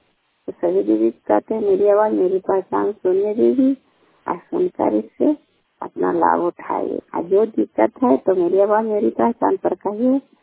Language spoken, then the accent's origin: Hindi; Kalyanpur, Bihar, India; घर कल्याणपुर वाली बेलची पंचायत प्रखंड चंडी जिला नालंदा का निवासी हूँ।